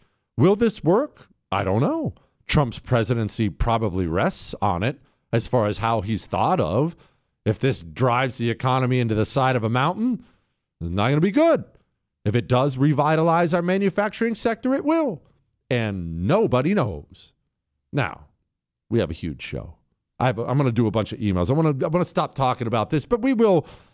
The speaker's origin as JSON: {"language": "English", "region": "Rust Belt", "country": "United States", "tie": "born or raised there", "said": "I grew up in the Rust Belt. We are Rust Belt construction people."}